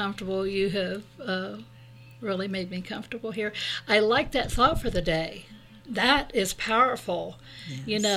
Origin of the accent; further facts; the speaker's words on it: Michigan, United States; born there; Well, okay. I was born in Michigan. Yay, go Michigan.